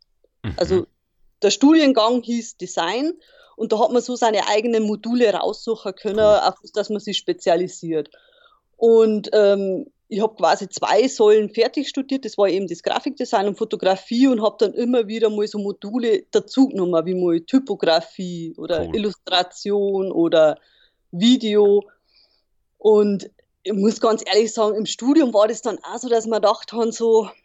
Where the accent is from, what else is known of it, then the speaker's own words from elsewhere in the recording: Bavaria, Germany; now in Munich, Germany; Und aufgewachsen bin ich aber in Niederbayern, also wirklich so bayerischer Wald, kleines Dorf, also einem kleinen Bauernhof.